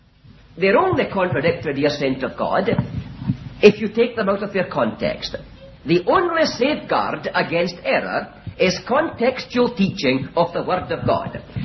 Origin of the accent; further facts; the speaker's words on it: Stevenston, Scotland, United Kingdom; There are many Christians in Stevenston, my hometown